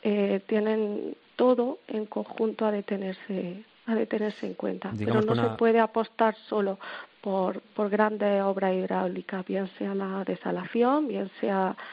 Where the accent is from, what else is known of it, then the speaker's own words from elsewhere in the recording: Region of Murcia, Spain; now in Almería, Spain; yo soy murciana y ahora vivo en Almería